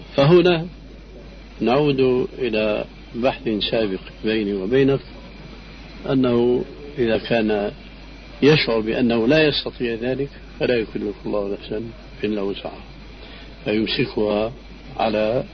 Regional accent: Syria; والعامة يقولون عندنا في سوريا الفرس من الفارس

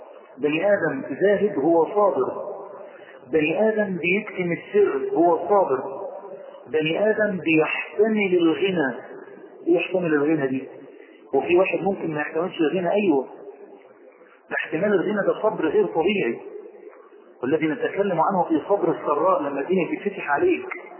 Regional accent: Egypt; ثانيا كعرب، ثالثا كمصريين، على طول بيصطدم في دماغنا موضوع الصبر بالبلاء

